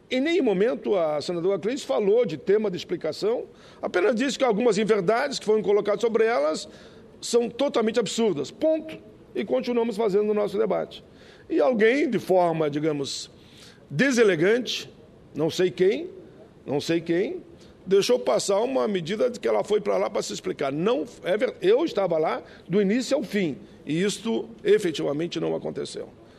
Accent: South Region, Brazil; Eu sou do Sul, e aí abraça aquela música os três estados do Sul, né?

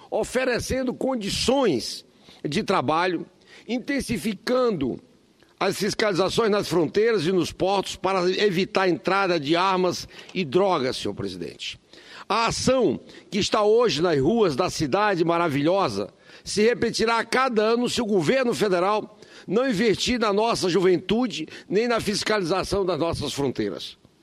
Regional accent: Roraima, Brazil; Sou de Roraima, um estado de fronteira

